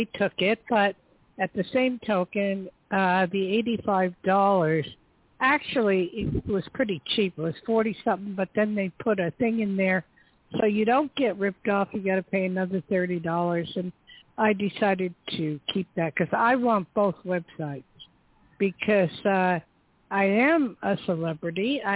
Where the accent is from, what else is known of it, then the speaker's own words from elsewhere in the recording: New Jersey, United States; I love New York, okay? I grew up in Jersey and hung out in New York my whole life.